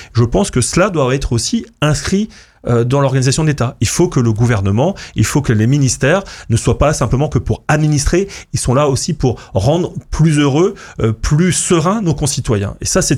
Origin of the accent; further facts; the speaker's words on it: Lannion, Brittany, France; born there; Je ne suis pas né dans le 7e arrondissement de Paris, ni à Neuilly. Je suis né à Lannion, dans la campagne du Trégor.